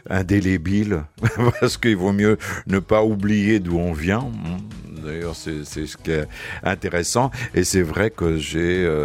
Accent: Friuli-Venezia Giulia, Italy; Moi, je suis du Frioul, et donc j'ai toujours ma famille qui est là-bas

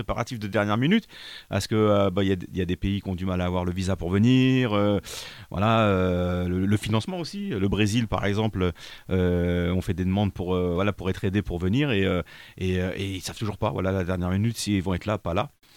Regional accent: Southern Italy, Italy; mes parents, ils viennent d'un petit village du sud de l'Italie, entre les Pouilles et la Campanie, entre Foggia et Avellino. Donc, c'est sur les Apennins, un petit village qui s'appelle Acadia.

